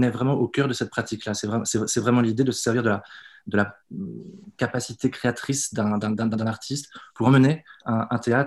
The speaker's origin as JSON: {"language": "French", "region": "Normandy", "country": "France", "tie": "born there", "said": "Je suis né en Normandie."}